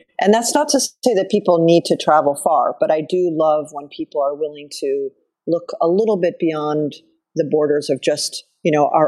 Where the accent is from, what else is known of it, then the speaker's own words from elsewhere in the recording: Illinois, United States; I grew up outside of Chicago, and I do love Chicago and the States